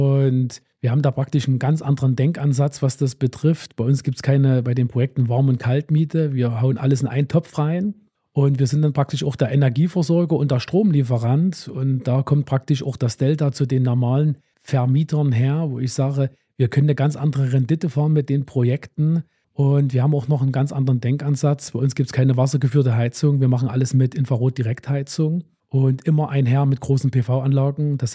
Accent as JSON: {"language": "German", "town": "Johanngeorgenstadt", "region": "Saxony", "country": "Germany", "moved": "as an adult", "lives_now": "Zwickau, Germany", "said": "ich bin kein Urzwickauer. Ich bin 2017 nach Zwickau gezogen. Ich bin aus dem Erzgebirge. Genauso sagen aus Johann Georgenstadt. Meine Eltern wohnen noch im tiefsten Erzgebirge."}